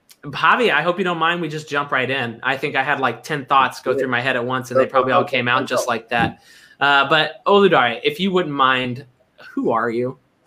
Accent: Kentucky, United States; You can tell I'm from Kentucky.

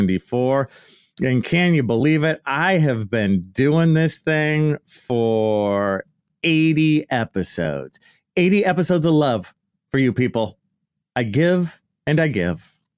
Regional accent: Oakland, California, United States; also born or lived in Santa Barbara / Los Angeles; I grew up in the East Bay area, right? So in kind of the Oakland area.

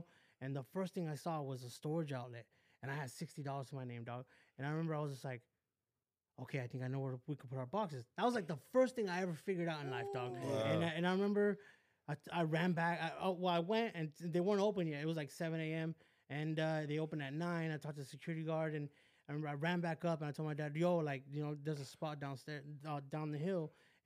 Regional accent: West Covina, California, United States; I grew up in West Covina.

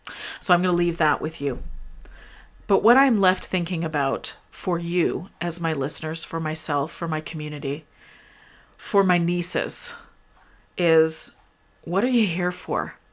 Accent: Canada; I'm Canadian, which means it doesn't matter which candidate I would have voted for.

